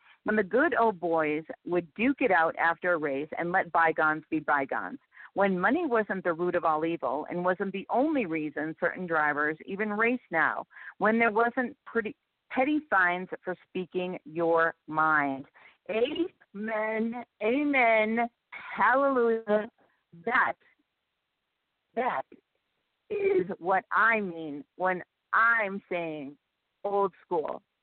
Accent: New England, United States; And personally, for me, I'm from New England

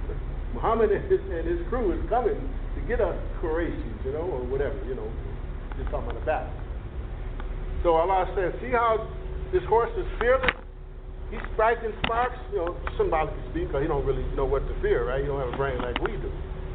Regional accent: Detroit, Michigan, United States; born there; I'm not from the country. I was born in Detroit, so I didn't know much about horses

